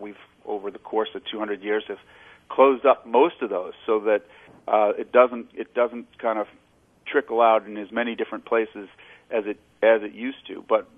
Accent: Connecticut, United States; I grew up on the Connecticut River, not far actually from where Mark Twain ended up building his house and living out his days after he left the Mississippi.

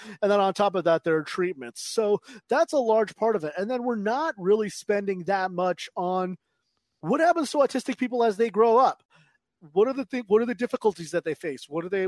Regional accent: California, United States; I grew up in Southern California.

